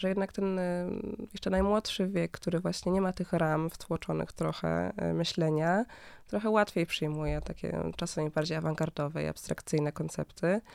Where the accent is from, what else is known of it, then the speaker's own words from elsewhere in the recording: Berlin, Germany; ja się wychowałam w Niemczech, w Berlinie.